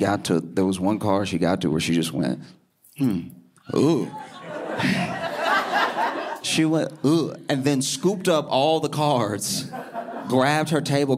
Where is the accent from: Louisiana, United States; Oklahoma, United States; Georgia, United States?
Louisiana, United States; I grew up in Louisiana, and oh, thanks.